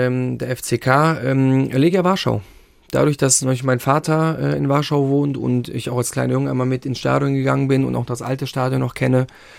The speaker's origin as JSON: {"language": "German", "region": "Rhineland", "country": "Germany", "said": "Also gut, ich komme ja selbst aus dem Rheinland. Wir haben ja auch unseren, oder gibt es ja auch natürlich auch einen Dialekt."}